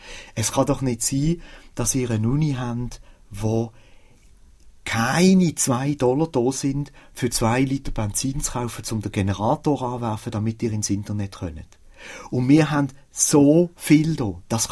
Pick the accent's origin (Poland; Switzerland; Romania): Switzerland; Ich als Schweizer habe keine Ahnung.